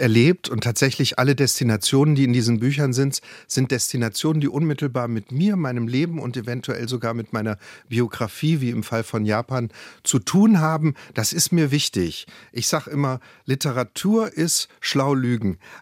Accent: Baden-Württemberg, Germany; Ich bin im Schwäbischen aufgewachsen.

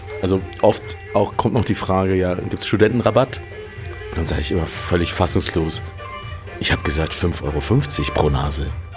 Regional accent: Munich, Bavaria, Germany; Ich bin ein echter Münchner, obwohl man das nicht hört. München geboren, München aufgewachsen und immer noch hier lebend seit vielen Jahren.

